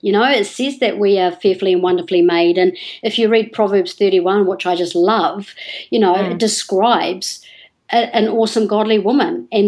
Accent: New Zealand; Well, a lot of people in New Zealand, because it's hot

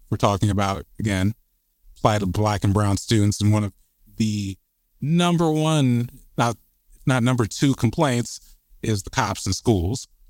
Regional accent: Lake Oswego, Oregon, United States; with stuff in, you know, my hometown of Lake Oswego, Lake No Negro, Oregon.

